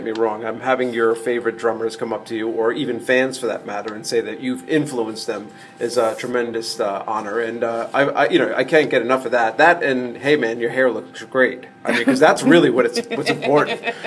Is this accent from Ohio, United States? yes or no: no; Las Vegas, Nevada, United States; last night we were in Las Vegas, my hometown.